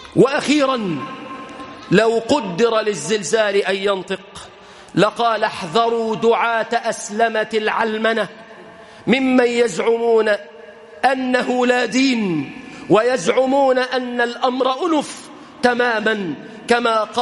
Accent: Egypt; نسأل الله أن يحفظ بلادنا مصر

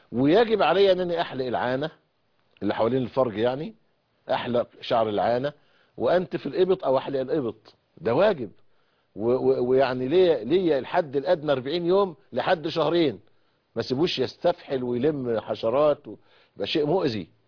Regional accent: Egypt; وفي كل الاحوال بناء على القانون اللي عندنا في مصر

